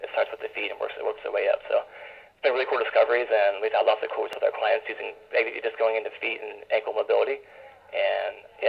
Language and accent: English; Berkeley, California, United States; Like I said, I'm from Berkeley, California.